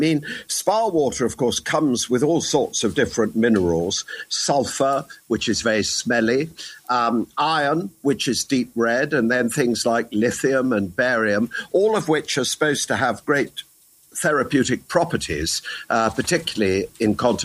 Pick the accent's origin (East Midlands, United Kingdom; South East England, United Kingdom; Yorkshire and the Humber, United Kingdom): South East England, United Kingdom; Tunbridge Wells; I grew up near Tunbridge Wells in Kent